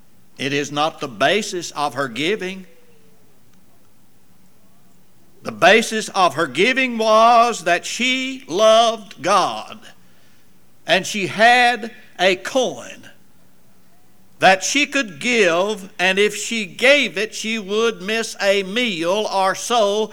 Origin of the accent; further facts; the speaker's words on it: Florida, United States; moved away as an adult; now in Little Rock, United States; I came from Florida to Little Rock to go to school.